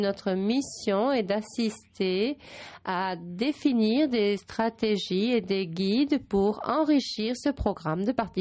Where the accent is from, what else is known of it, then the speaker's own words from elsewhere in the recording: Chile; Je viens du Chili.